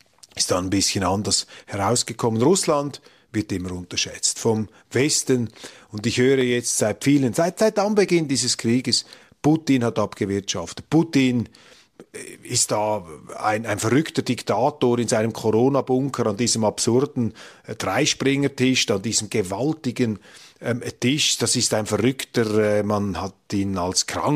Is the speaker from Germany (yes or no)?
no; Switzerland; Aber ich, Entschuldigung, als Schweizer lasse mir jetzt sicher nicht befehlen von einer EU oder sonst irgendjemandem